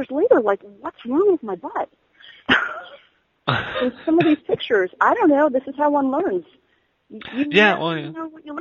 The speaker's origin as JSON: {"language": "English", "region": "New York", "country": "United States", "tie": "born or raised there", "said": "I know you wouldn't believe I grew up in New York."}